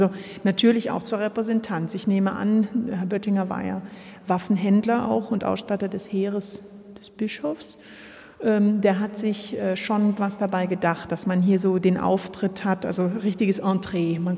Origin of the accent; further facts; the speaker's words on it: Wurlitz, Bavaria, Germany; Mit 2 Jahren bin ich nach Wurlitz bei Rehau bei Hof gekommen.